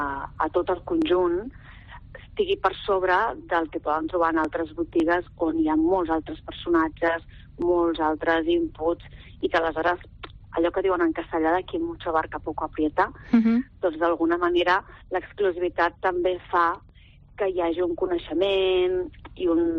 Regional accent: Barcelona, Catalonia, Spain; Perquè jo soc gracienca. Jo soc gracienca i sempre, bueno, és el meu barri, m'agrada molt, me l'estimo molt

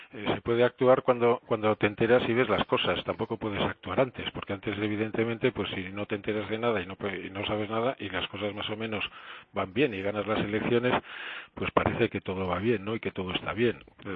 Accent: Basque Country, Spain; pues yo soy vasco y soy español

